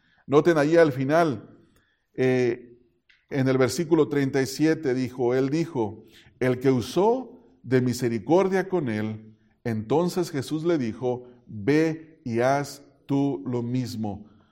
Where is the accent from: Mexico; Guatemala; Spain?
Mexico; now in United States; Yo soy mexicano y cuando emigré a Estados Unidos, yo nunca había tratado centroamericanos.